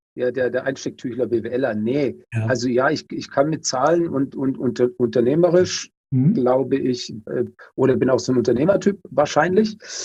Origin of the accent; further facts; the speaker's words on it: Bavaria, Germany; ich bin aber in Nordbayern, in Oberfranken aufgewachsen. Ja. Und ansonsten habe ich 8 Jahre im Ausland gelebt.